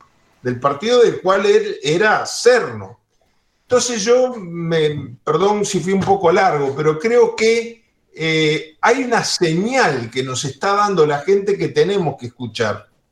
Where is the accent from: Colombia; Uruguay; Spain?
Uruguay; yo como uruguayo me formé de niño, de joven, inicié mis primeros pasos en política, mi tránsito por la vida pública, en un país donde pesaba mucho el sistema de partidos.